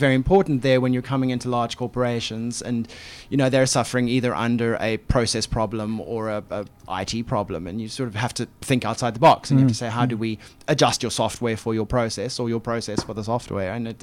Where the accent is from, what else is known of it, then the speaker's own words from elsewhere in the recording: South Africa; moved away as an adult; also born or lived in Israel; now in Australia; I was born in Israel, mm-hmm. grew up in South Africa, and I moved to Australia 13 years ago.